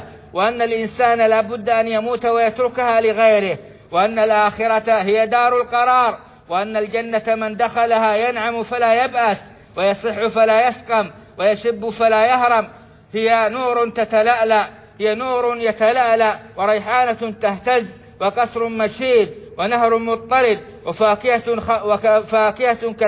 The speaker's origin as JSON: {"language": "Arabic", "country": "Saudi Arabia", "said": "إنا لنشكر الله تعالى على ما أنعم به علينا في بلادنا السعودية"}